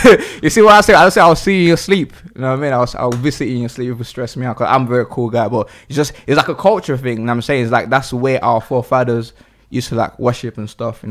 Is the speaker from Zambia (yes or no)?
no; Nigeria; mine is even, it'd be a fresh because I'm from Nigeria. So like, it's a mixed culture. So like, when I speak sometimes, you might hear some African stuff.